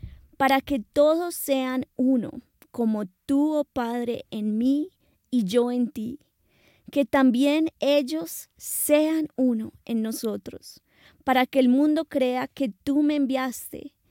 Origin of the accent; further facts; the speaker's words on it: Colombia; mi esposo es de Inglaterra y yo soy de Colombia.